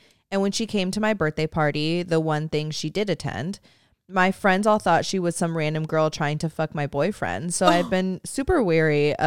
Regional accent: United States; now in Cambridge, United Kingdom; For context, I'm an American who lives in Cambridge, England, and they are both born and raised British folks.

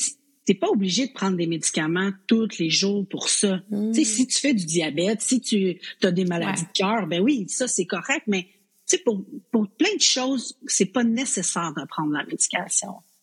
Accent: Saint-Jean-sur-Richelieu, Quebec, Canada; now in Joliette, Canada; je viens originalement de Saint-Jean-sur-Richelieu, puis je suis atterrie dans la région de Lanaudière-Joliette pour un concours de circonstances. Là, mon mari est militaire, puis on a déménagé ici.

